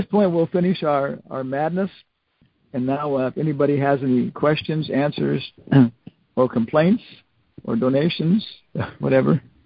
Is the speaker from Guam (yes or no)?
yes; Guam; born there; I was born on Guam.